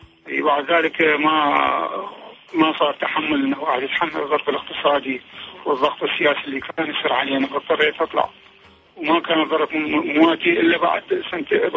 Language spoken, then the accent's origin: Arabic; Baghdad, Baghdad Governorate, Iraq; انا بغدادي من الفضل، من نفس الفضل، يعني من العزه، منطقه العزه.